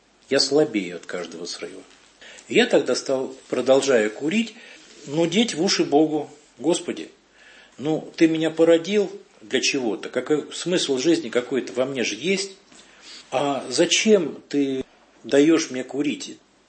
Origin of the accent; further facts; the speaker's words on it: Moscow, Russia; я даже пытался оставаться жить в общежитии, хотя я москвич